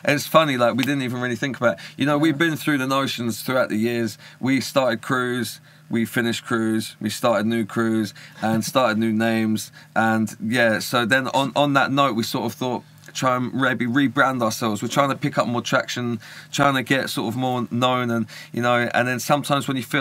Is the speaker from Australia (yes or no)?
no; Tunbridge Wells, South East England, United Kingdom; now in London, United Kingdom; I'm from Tunbridge Wells, Kent, and grew up around there and moved to London. I flitted back and forth. I lived there in Crystal Palace for a little while.